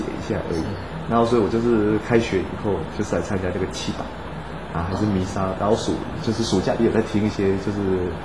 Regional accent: Taichung, Taiwan; 我是台中人啊

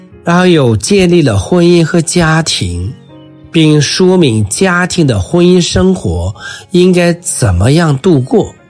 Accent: China; 我们中国人说男大当婚，女大当嫁

